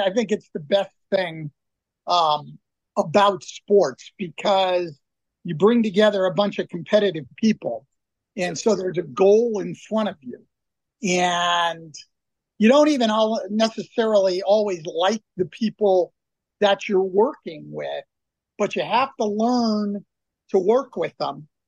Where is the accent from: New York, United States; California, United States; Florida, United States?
California, United States; I grew up in the Bay Area in California where the Black Panthers started in Oakland